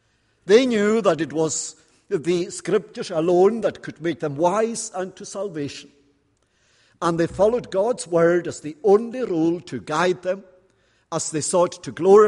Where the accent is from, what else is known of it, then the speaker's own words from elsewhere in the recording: Scotland, United Kingdom; first language Scottish Gaelic; English is a second language; I must say that when your church bulletin suggested that I might preach in Gaelic, which is my native tongue